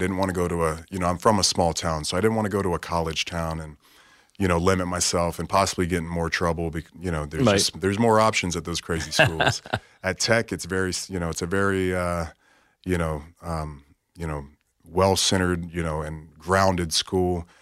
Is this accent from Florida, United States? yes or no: yes; Florida, United States; that was a big concern growing up in the Panhandle.